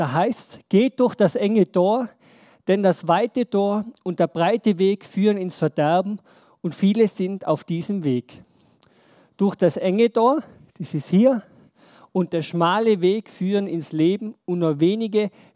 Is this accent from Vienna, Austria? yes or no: no; Reith, Tyrol, Austria; ich bin in Reuth im Alphof aufgewachsen, wir hatten so ein Gästehaus